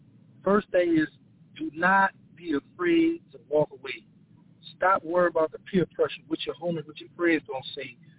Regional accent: New Orleans, Louisiana, United States; First of all, I was born and raised in New Orleans, Charity Hospital. I grew up in Gertown, 17th Ward. Then we migrated from there on to that third ward. That's where I made my bones.

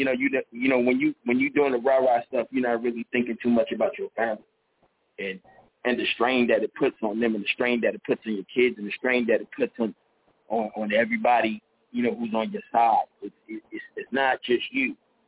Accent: Inglewood, California, United States; I'm from Inglewood, man. I've been born and raised in Inglewood, went to Inglewood High School, Manchester and Crenshaw.

